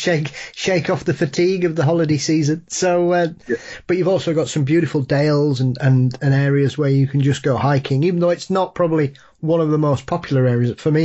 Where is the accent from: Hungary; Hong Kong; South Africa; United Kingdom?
United Kingdom; York, Yorkshire and the Humber; And the lady said, oh, where are you from? We said, oh, we're from York. She said, oh, you're all right. You're near enough the same.